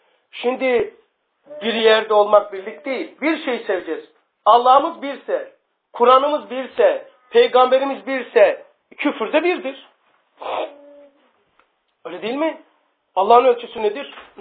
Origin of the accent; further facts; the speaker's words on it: Black Sea Region, Turkey; Hele ben Karadenizliyim.